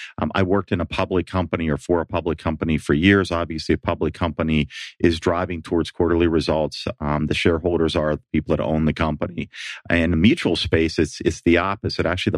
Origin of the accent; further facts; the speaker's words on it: Pittsburgh, Pennsylvania, United States; also born or lived in Denver / Washington, D.C.; And I grew up in Pittsburgh and moved a number of places. I moved out west to Denver, moved back to Washington, D.C., and spent the first 20 ye